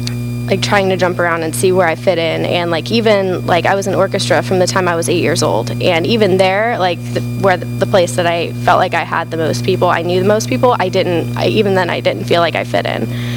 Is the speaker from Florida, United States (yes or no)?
no; Omaha, Nebraska, United States; I grew up in Omaha, Nebraska. I'm from the Midwest.